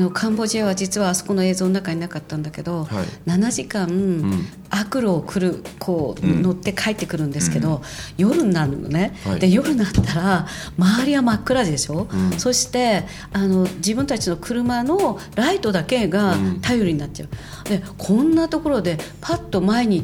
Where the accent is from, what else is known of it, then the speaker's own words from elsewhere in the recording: Shari, Hokkaido, Japan; 実は私北海道生まれのだからあの斜里郡斜里町っていうのはオホーツク海に面している。